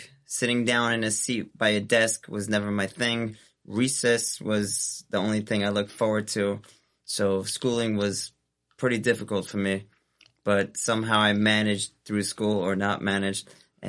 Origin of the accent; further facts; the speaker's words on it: Brooklyn, New York, United States; My background is I'm an FFB from Brooklyn. So I grew up in Brooklyn. I went to many different yeshivas.